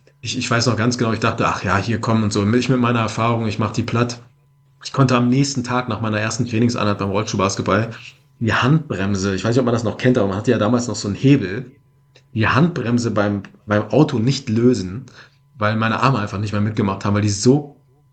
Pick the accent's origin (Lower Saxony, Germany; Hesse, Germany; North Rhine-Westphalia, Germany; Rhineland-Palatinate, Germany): Lower Saxony, Germany; Hildesheim; Ich komme ja aus Hildesheim